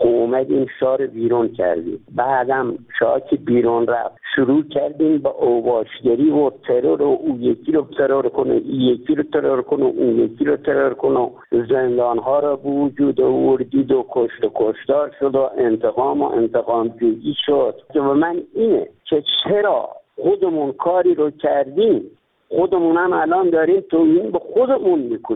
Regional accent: Iran; من یک ایرانی هستم،

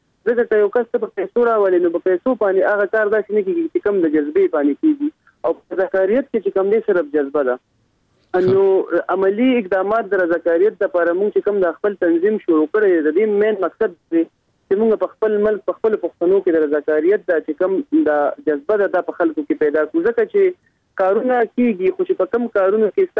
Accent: Mardan, Khyber Pakhtunkhwa, Pakistan; زه د مردان د سیمې سره تعلق لرم او موږ پښتانه یو

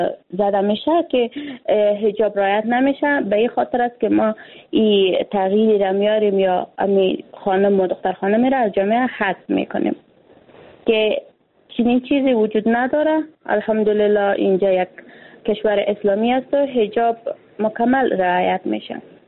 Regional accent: Afghanistan; ما یک افغان هستیم

